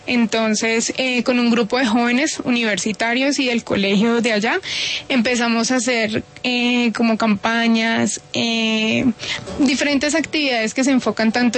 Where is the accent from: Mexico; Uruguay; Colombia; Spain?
Colombia; El Agrado, Huila; also born or lived in Garzón; Nací en Garzón, pero me crié mucho en El Agrado.